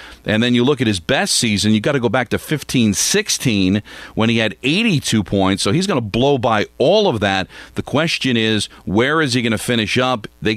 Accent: Hawthorne, United States; I spent more time in Goffel Grill. It's in Hawthorne. That's my hometown.

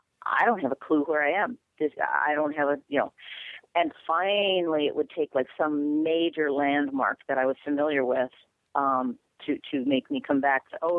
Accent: Minnesota, United States; I'm from Minnesota.

